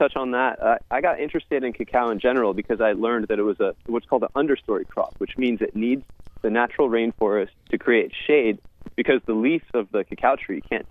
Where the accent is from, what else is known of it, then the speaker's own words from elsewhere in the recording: Singapore; I surfed a long time. I grew up in Singapore, and then I surfed a long time in Indonesia.